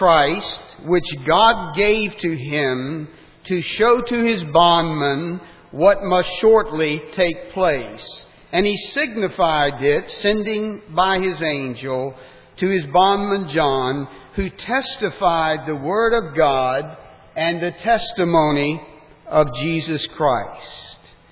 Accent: Richmond, Virginia, United States; And I'm from Richmond, Virginia.

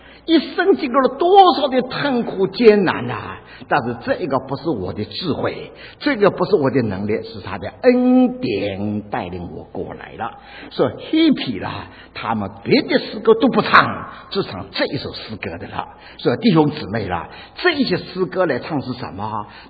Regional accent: China; 我们中国人呢，常常在腔当中就省吃俭用的啦

